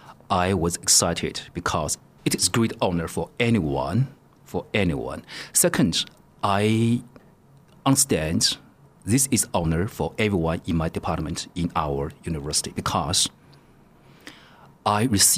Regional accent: Luoyang, Henan, China; English is a second language; I was born in one ordinary family in one economically disadvantaged district of my hometown, Luoyang, in China.

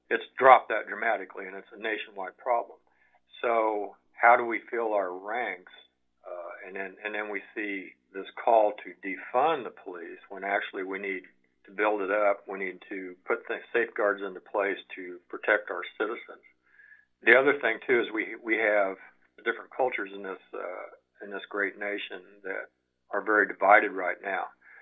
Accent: Cameron, Missouri, United States; and I'm originally from Cameron area. So I grew up in that environment

